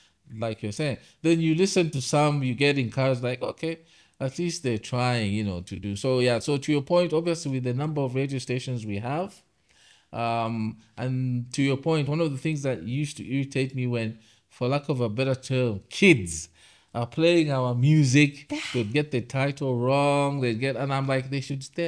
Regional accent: Copperbelt, Zambia; Like I grew up on the Copper Belt.

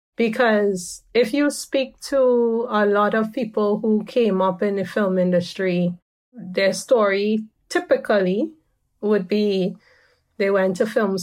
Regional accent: Trinidad & Tobago; growing up in Trinidad, we have many races and cultures that come together.

